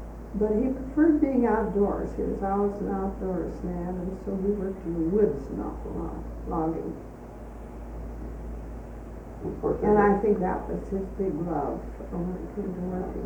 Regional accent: Colville, Washington, United States; from Colville, Washington.

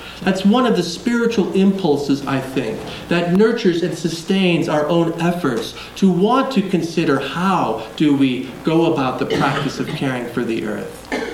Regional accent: California, United States; I come from Southern California, and when you can throw a rock to the mountains, they're not much further than the mountains that are here

